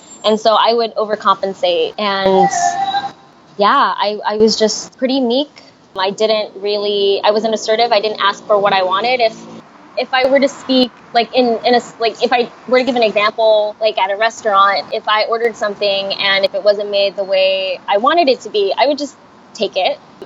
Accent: Philippines; I am Filipino. My parents both have Spanish in their blood.

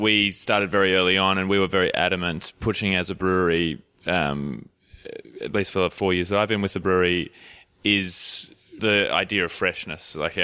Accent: Glen Innes, New South Wales, Australia; Well, we're from Glen Innes. Like, my hometown has 11 pubs and we can only ever be on one at a time, you know?

